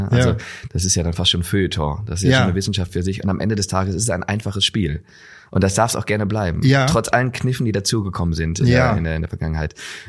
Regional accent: Remscheid, North Rhine-Westphalia, Germany; ich komme ja aus Remscheid

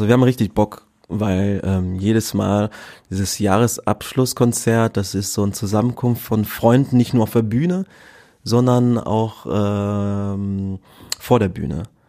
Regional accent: Essen, North Rhine-Westphalia, Germany; Wir sind die Band … überall wo wir gespielt haben, alle denken immer, wir kommen aus Berlin und sagen, nein, wir kommen aus fucking Essen.

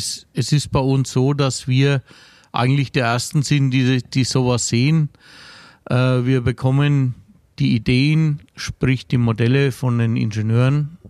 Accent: Untereuerheim, Bavaria, Germany; born there; ich gebürtig bin ich also aus Untereuerheim. Das ist von da aus 15 Kilometer weg. Wohne aber jetzt seit 2011 in Lülsfeld. Das ist 25 Kilometer

